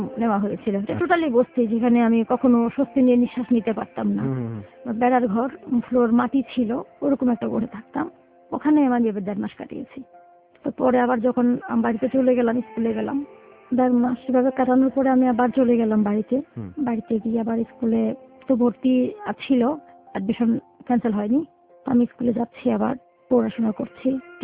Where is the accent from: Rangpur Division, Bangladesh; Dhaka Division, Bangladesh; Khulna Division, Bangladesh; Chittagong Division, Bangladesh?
Chittagong Division, Bangladesh; Chittagong; আমার বাড়ি চিটাগং।